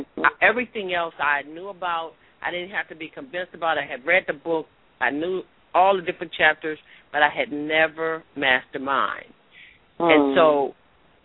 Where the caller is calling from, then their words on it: Washington, District of Columbia, United States; I'm calling from Washington, D.C., your president, Barack Obama, hometown right now.